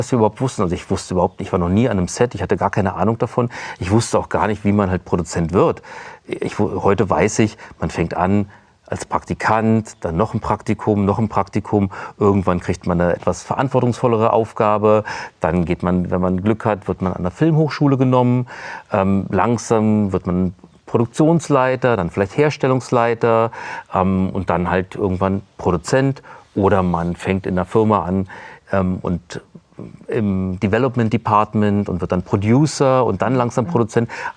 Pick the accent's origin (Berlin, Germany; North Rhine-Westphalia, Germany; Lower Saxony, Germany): Berlin, Germany; Ich bin gebürtiger Berliner, bin hier groß geworden in Tempelhof, damals noch West-Berlin, habe hier studiert, Geschichte